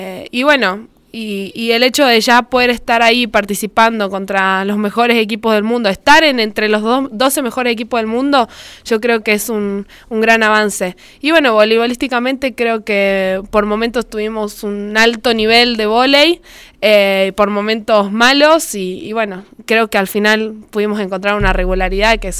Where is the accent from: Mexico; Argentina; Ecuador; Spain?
Argentina; como argentina y como mujer